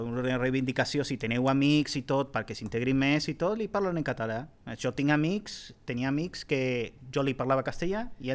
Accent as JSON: {"language": "Catalan", "country": "Argentina", "second_language": "Catalan", "said": "perdonin, és que sóc argentí, em costa molt el català"}